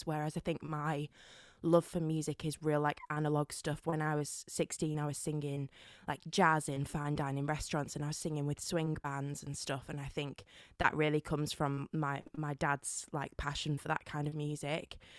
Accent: Blackburn, North West England, United Kingdom; I grew up in Blackburn in Lancashire.

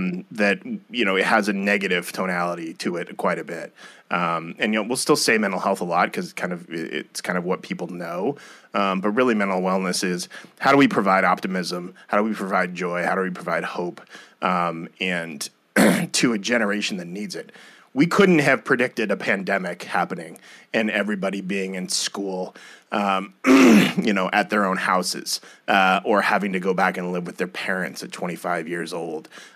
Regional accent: Midwest, United States; But my wife and I grew up in the Midwest, so getting the four seasons was going to be real important for us.

